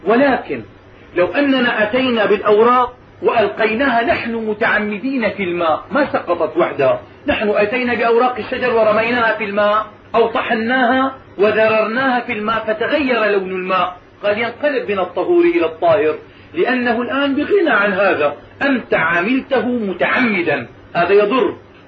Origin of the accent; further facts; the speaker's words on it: Syria; مثل الحمة المنطقة الموجودة عندنا في سوريا